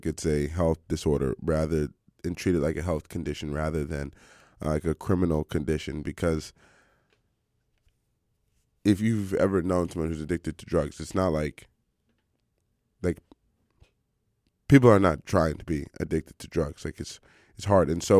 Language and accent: English; United States; I'm not from one of those countries. So if you know me, I'm from the United States.